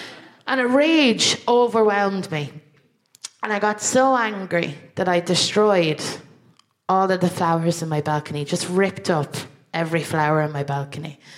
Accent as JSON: {"language": "English", "country": "Ireland", "said": "which, if I'm honest with you, as an Irish person, feels a bit like a self-hate crime."}